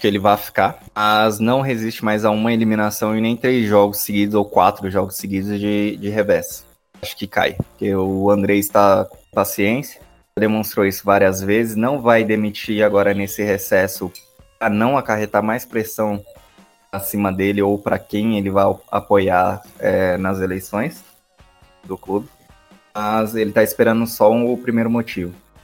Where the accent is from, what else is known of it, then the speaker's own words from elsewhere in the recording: Brazil; É a nossa identidade como brasileiro é assim, ficar para cima, é ter toque de bola